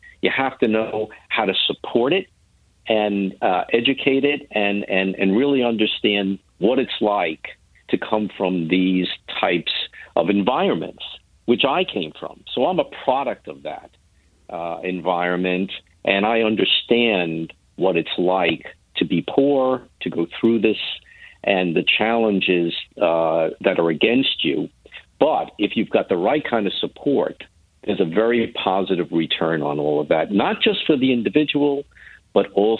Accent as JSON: {"language": "English", "town": "Bronx", "region": "New York", "country": "United States", "said": "And, you know, you're from the Bronx, I'm from the Bronx."}